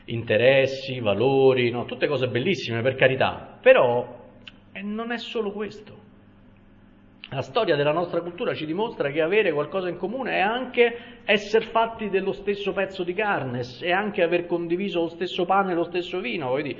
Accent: Rome, Lazio, Italy; io essendo romano conosco quello.

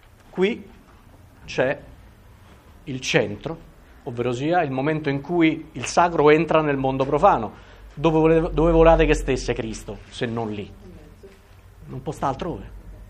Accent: Rome, Lazio, Italy; per quanto mi dolga dirlo, essendo io romano

